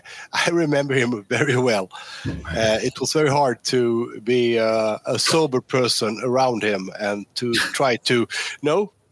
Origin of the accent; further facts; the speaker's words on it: Sweden; English is a second language; chased normal citizens here in my hometown of Sweden just for fun.